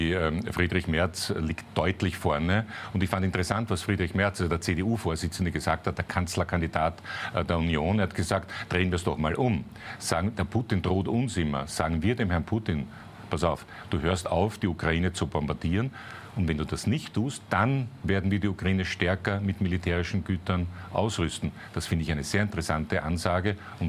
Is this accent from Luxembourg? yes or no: no; Austria; Wir als Österreicher unterstützen militärisch nicht, weil wir militärisch neutral sind